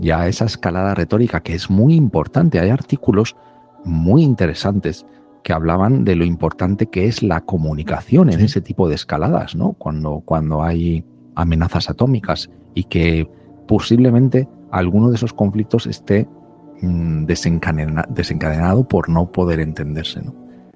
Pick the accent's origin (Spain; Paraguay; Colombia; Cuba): Spain; now in United States; yo soy español de pro, aunque vivo fuera, y por vivir donde vivo, si quieres empezamos por donde tengo la residencia actual, que es en Estados Unidos.